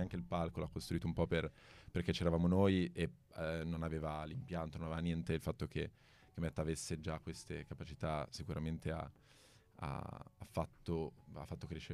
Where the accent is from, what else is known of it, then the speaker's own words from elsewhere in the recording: Varese, Lombardy, Italy; il venerdì e il sabato siamo tutti di Varese